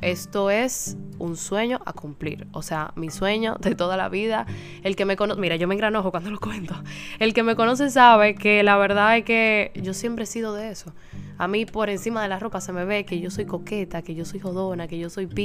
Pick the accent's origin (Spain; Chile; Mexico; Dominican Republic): Dominican Republic; Yo soy dominicana hasta la tambora.